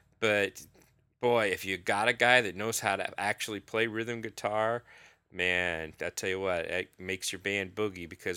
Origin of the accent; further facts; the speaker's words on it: Iowa, United States; because I was from Iowa, because apparently everybody in Iowa must be farmers